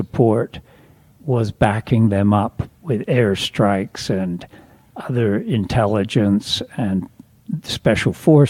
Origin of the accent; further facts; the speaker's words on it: United States; you feel very welcomed, particularly as an American, and particularly as the son of someone they consider a supporter and friend.